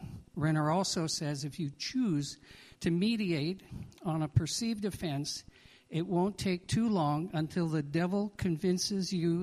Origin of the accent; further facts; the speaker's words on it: Winnipeg, Manitoba, Canada; also born or lived in Calgary; this is in Winnipeg, I grew up in Winnipeg, moved to Calgary